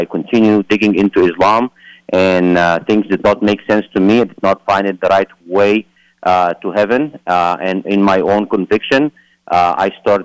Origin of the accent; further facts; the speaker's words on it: Cairo, Cairo Governorate, Egypt; I grew up in Cairo, Egypt. I grew up a Muslim in a very devout Muslim family, and I myself was a very devout Muslim.